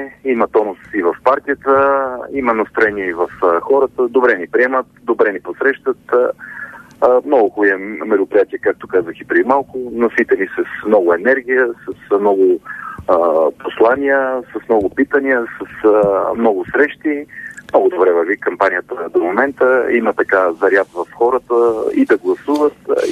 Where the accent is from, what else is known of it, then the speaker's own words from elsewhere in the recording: Pernik, Pernik Province, Bulgaria; особено на моят роден град Перник и на цялата област